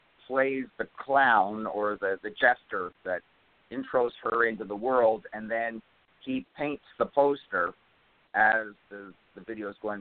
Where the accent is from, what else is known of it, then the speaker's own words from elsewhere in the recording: Canada; moved away as an adult; now in Los Angeles, United States; I came from Canada. I came here for the circus. I didn't know anybody.